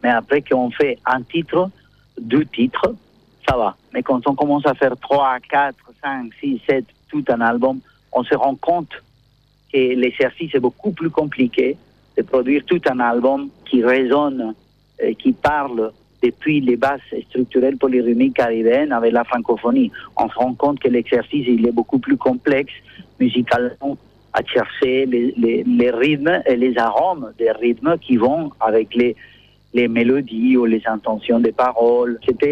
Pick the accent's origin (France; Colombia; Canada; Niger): Colombia; Buenaventura, Valle del Cauca; born there; French is a second language; Bien que je suis né en Colombie et que je suis né dans une île qui s'appelle Buenaventura